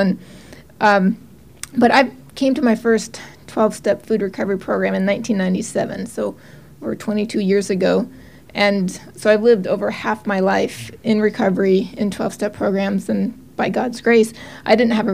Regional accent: Oregon, United States; I'm from Oregon.

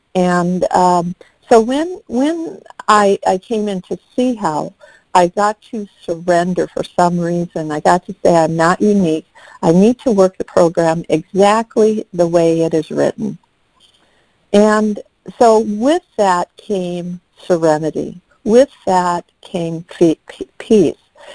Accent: Wisconsin, United States; And I grew up in Wisconsin. And so wintertime, a lot of times, we had snowstorms and things.

